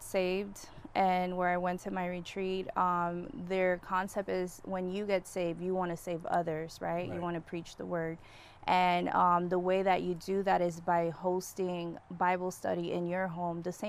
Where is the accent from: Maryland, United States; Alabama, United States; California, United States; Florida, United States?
Florida, United States; Miami; moved away as an adult; Drugs are like second nature, you know, so that's growing up in Miami.